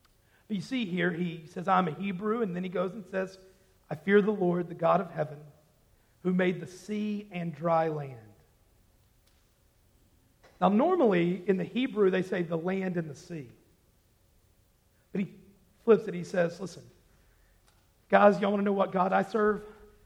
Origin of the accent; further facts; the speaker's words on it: Arkansas, United States; And I always tell people I'm from Arkansas, and they always kind of look funny. But I had somebody this morning tell me they knew where I was from. And so that was incredible. I'm from such a small town that people from Arkansas don't even know where it is, right?